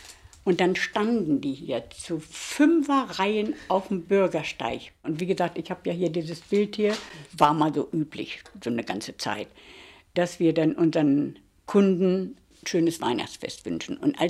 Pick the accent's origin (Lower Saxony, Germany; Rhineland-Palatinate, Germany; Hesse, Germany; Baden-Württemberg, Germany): Lower Saxony, Germany; Goslar; also born or lived in Celle; now in Wolfsburg, Germany; ich komme aus Goslar, der alten Stadt, bin nach Celle gezogen, die alte Stadt.